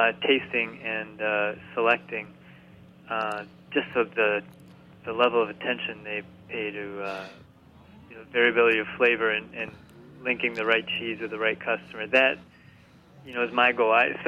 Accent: United States; You know, just as an American, you want to go do something new.

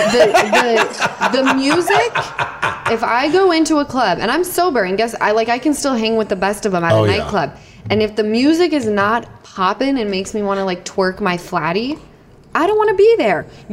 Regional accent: Utah, United States; I relate because on the day to day … from Utah.

